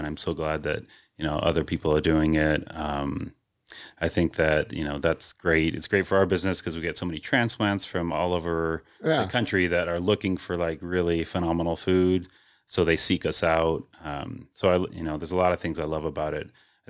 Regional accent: California, United States; Like I'm from California and I know those are two huge issues and they did like significant improvements in both of them.

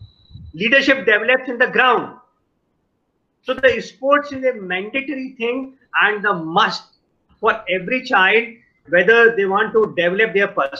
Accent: India; English is a second language; we as an Indian, I am very proud of you, sir.

